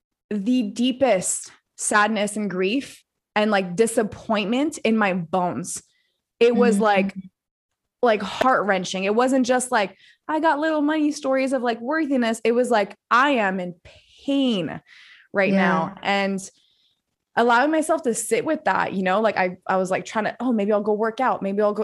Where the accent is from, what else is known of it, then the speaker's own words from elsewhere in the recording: Canada; So I incorporated a new company in Austin, planning my move there as a Canadian.